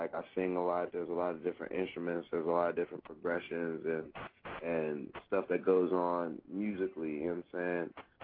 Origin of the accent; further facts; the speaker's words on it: Pittsburgh, Pennsylvania, United States; I'm from Pittsburgh, Pennsylvania, for anybody who don't know.